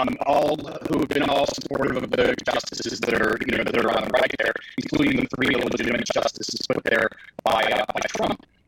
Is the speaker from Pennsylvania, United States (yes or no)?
yes; Pittsburgh, Pennsylvania, United States; I grew up in Pittsburgh. I was a huge Pirates fan.